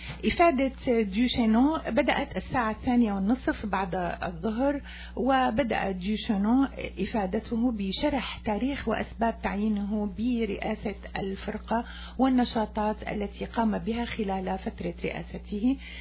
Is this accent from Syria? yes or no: yes; Syria; نحن أبناء سوريا، راسنا مرفوع دائما ببعضنا البعض، وكلنا منحبك يا سوريا.